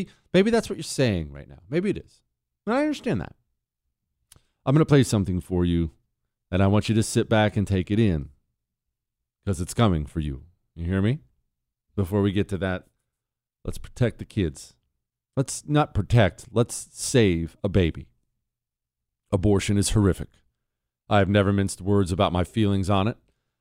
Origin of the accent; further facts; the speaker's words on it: Buffalo, New York, United States; Born and raised in Buffalo, New York, and shipped out to San Diego in the Navy